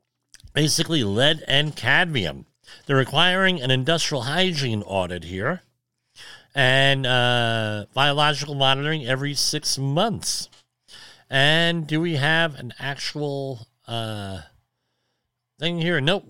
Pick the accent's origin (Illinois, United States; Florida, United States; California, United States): Illinois, United States; Woodridge; where I grew up in Woodridge, the contractors in that neighborhood put in lead effluent pipes and sewage pipes.